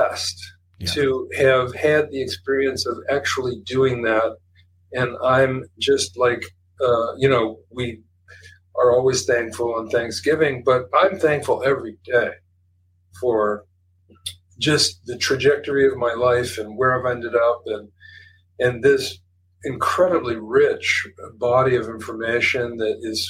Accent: Cincinnati, Ohio, United States; I'm from Cincinnati.

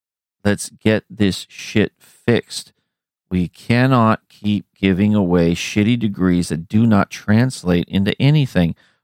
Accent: California, United States; Now, this is this happened in my home state.

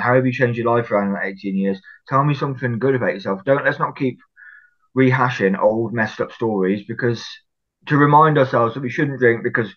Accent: Bishop's Castle, West Midlands, United Kingdom; So I moved back to my hometown, Bishop's Castle, finished the relationship I was in, living on my own

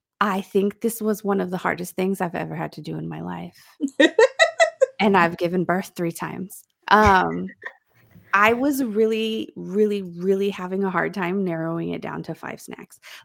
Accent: San Francisco, California, United States; So I grew up in San Francisco where my neighbors were all pretty much Asian. There's Asian markets all over the place.

